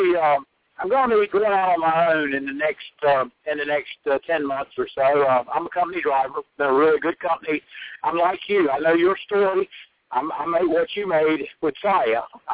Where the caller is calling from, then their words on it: North Carolina, United States; in North Carolina.